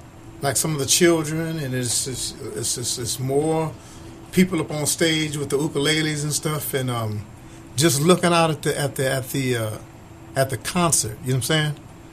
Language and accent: English; Akron, Ohio, United States; Well, we grew up in Akron, Ohio, and I met her when she was 5 and I was 7.